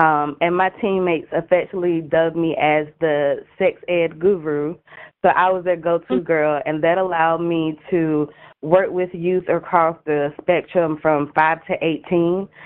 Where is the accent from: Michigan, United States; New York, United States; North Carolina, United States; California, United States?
North Carolina, United States; Ayden; I am originally from Aiden, North Carolina, and that is in Eastern North Carolina, so I'm a 252 baby, just born, raised, and proud. Raised in a rural area, small town, country girl